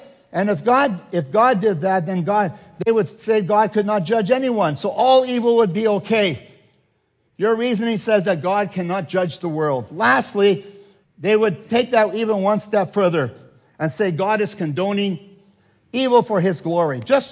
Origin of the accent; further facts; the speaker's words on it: Netherlands; now in Canada; I'm from Holland, so I think I can't invite you to my house either. I'm not a real Canadian.